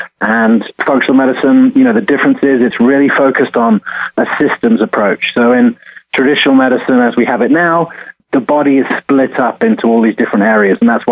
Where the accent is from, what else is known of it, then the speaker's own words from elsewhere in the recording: United Kingdom; in the UK where I grew up